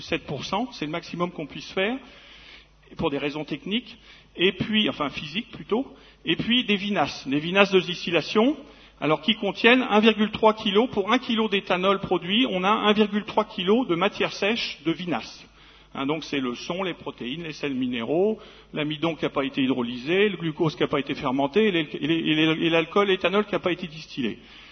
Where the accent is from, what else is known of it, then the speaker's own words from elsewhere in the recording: Normandy, France; moi je viens de la Seine, la Normandie, là